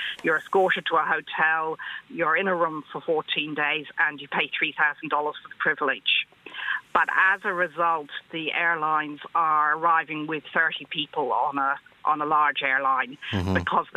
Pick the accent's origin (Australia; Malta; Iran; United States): Australia; now in Isle of Man; I'm actually here. I'm not Manx. I'm an Irish-Australian.